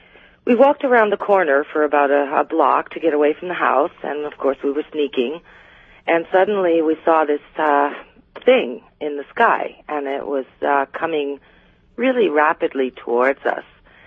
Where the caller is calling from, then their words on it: Vancouver, British Columbia, Canada; also born or lived in Quito, Ecuador; I'm calling from Canada, from Vancouver.